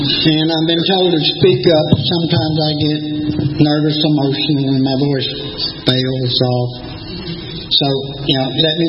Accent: Atlanta, Georgia, United States; I was raised right here in Atlanta by... My father was a Marine. My mother was a drunk. My grandmother was a Episcopalian.

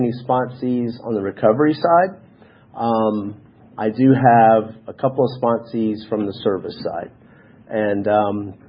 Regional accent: Snellville, Georgia, United States; I was born and raised here in Georgia. There's not many of us. And I grew up in Snellville.

